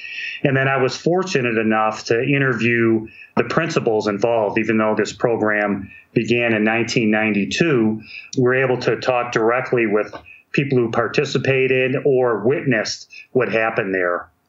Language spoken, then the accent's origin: English; Ohio, United States; here in my home state of Ohio.